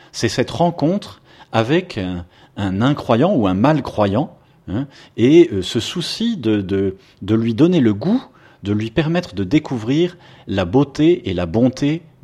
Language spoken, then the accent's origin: French; Paris, Île-de-France, France; born there; je suis né à Paris par hasard, hein, parce qu'il y avait un aéroport, hein, d'une mère née au Mexique, d'un père né dans la Nièvre